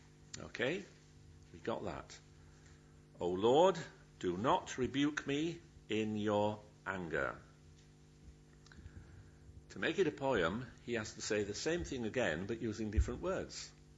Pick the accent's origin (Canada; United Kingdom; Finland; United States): United Kingdom; Yorkshire and the Humber; accent: Yorkshire; And again, I leave my Yorkshire accent to be mocked at a later date in the car when we go home.